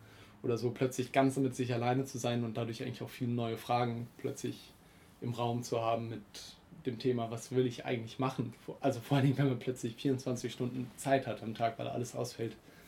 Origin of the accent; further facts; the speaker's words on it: Cologne, North Rhine-Westphalia, Germany; Ich bin in Köln groß geworden, wo die auch alle groß geworden sind. Und tatsächlich so richtig im gleichen Viertel, hier in Köln-Sülz, so im Südwesten.